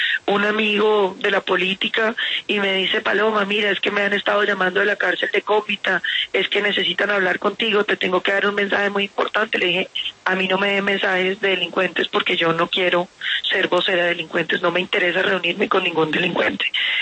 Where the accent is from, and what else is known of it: Colombia